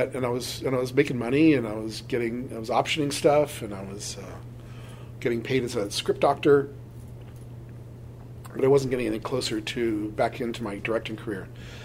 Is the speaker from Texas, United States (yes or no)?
no; Los Angeles, California, United States; I grew up without any connection to it, even though I grew up in Los Angeles.